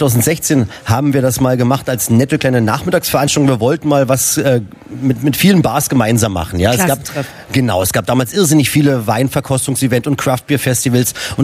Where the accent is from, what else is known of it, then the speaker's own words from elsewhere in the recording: Übigau, Brandenburg, Germany; Richtig, ich komme aus dem südlichsten Zipfel von Brandenburg, aus Übigau. Ich sage mal, ganz knapp über der lingualen Schmerzgrenze auf die Welt gekommen.